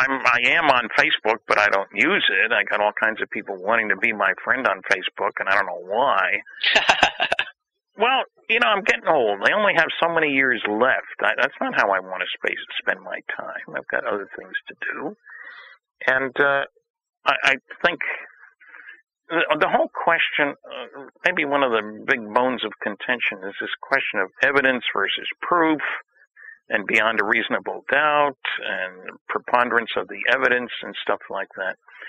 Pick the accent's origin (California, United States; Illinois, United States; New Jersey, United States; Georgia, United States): New Jersey, United States; I grew up in New Jersey. I was a Dodger fan, and others were Giant or Yankee fans.